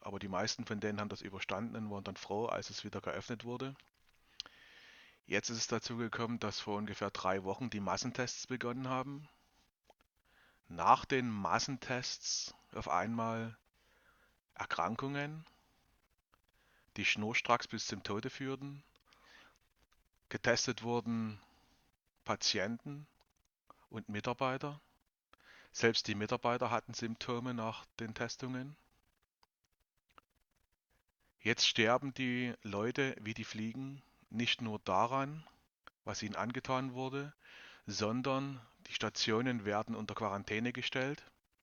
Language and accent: German; Dresden, Saxony, Germany; Ich komme aus Dresden und arbeite in einem Pflegeheim.